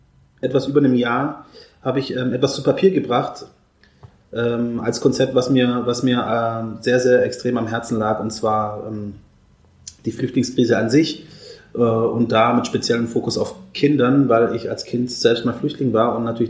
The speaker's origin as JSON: {"language": "German", "town": "Stuttgart", "region": "Baden-Württemberg", "country": "Germany", "tie": "born or raised there", "also_born_or_lived": "Cairo / Rome", "lives_now": "Berlin, Germany", "said": "Meine Eltern kommen ursprünglich aus Eritrea in Ostafrika. Ich bin aber in Kairo geboren worden und wir haben dann in Rom, Italien gelebt und sind dann nach Stuttgart gezogen. Also am Ende des Tages bin ich wahrscheinlich mehr Schwabe als alles andere."}